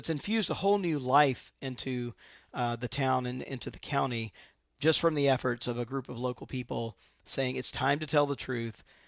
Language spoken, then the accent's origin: English; Mississippi, United States; So I'm from Mississippi, and deeply moving what's going on in Mississippi.